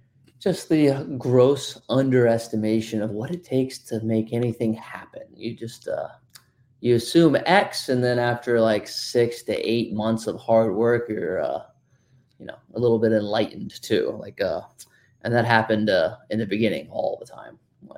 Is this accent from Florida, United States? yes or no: yes; Port Charlotte, Florida, United States; born there; I was born in Port Charlotte, Florida.